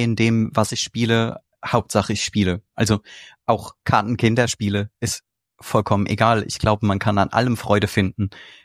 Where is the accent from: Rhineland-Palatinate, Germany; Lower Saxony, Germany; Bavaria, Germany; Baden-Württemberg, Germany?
Rhineland-Palatinate, Germany; Mainz; Also wo ich herkomme, ist ja schon genannt worden aus Mainz, dem schönen Mainz.